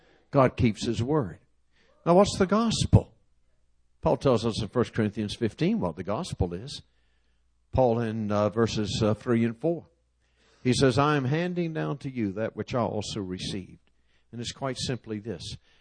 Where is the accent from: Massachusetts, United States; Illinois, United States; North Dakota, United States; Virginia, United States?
Virginia, United States; Norfolk; I grew up in Norfolk, Virginia. My dad and mom pastored a Pentecostal church in Norfolk.